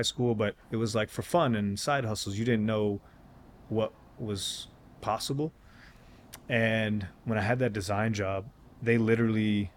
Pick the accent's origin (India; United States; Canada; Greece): Canada; London, Ontario; And I was this kid from London, Ontario that grew up in loving the culture, being a part of the culture, but now I'm like part of the Institute.